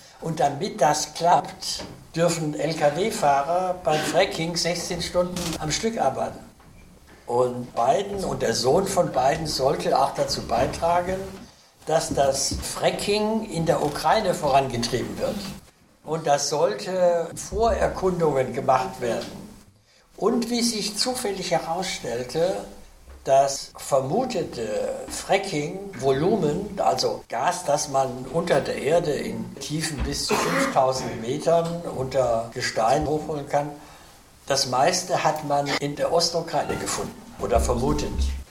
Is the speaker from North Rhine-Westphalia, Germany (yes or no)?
yes; Cologne, North Rhine-Westphalia, Germany; Ich als Kölner würde sagen, ich weiß es nicht.